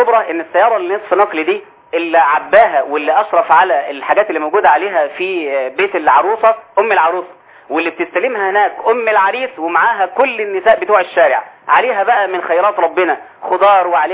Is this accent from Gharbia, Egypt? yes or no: yes; El Mahalla El Kubra, Gharbia, Egypt; now in Cairo, Egypt; لا لا أنا من المحلة إن شاء رب العالمين